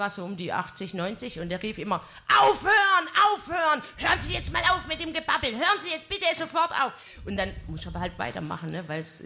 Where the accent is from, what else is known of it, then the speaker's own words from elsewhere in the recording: Baden-Württemberg, Germany; Ich komme ursprünglich, ja. Ich komme aus Baden-Württemberg.